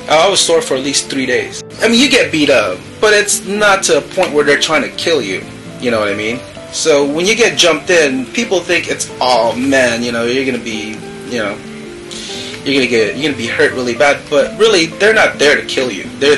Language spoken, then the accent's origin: English; California, United States; now in Los Angeles, United States; But when I moved out here in LA from Orange County, that's when, you know, things just kind of took a big turn